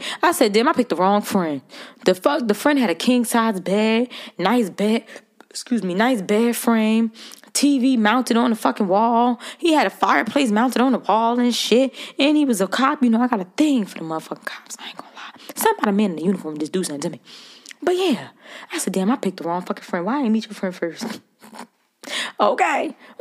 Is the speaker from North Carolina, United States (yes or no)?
no; Newark, New Jersey, United States; accent: Baltimore; now in Baltimore, United States; Even though I'm from Jersey, I pick up a lot of accents, bitch. My accent is fucked up. I got a Baltimore accent a little bit, and I got a Jersey accent.